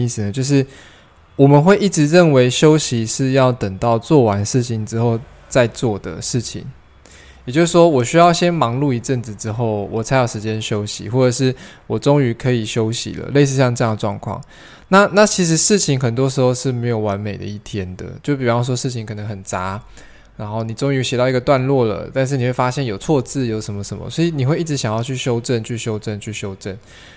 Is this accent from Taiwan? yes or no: yes; Taiwan; 尤其我们台湾人蛮多长辈都认为是可以过劳